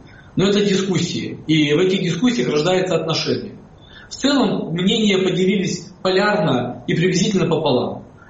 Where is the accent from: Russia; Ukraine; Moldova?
Ukraine; Crimea; Я сам крымчанин.